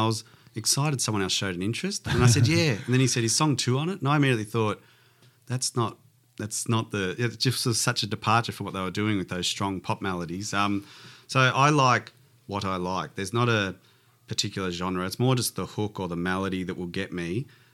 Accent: Melbourne, Victoria, Australia; I'm out in the eastern suburbs. I've always been out in the eastern suburbs. So I grew up in Croydon Hills and still live out Chenside Park sort of area.

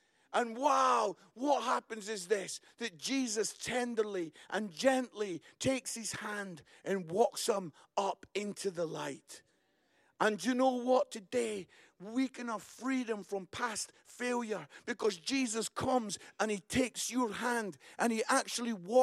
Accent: Scotland, United Kingdom; I'm Scottish

